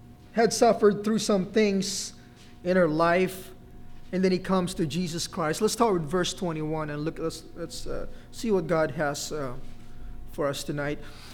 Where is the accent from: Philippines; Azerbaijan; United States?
Philippines; I'm a Filipino. No idea. All I know is that our Independence Day was on June 12, I think, right?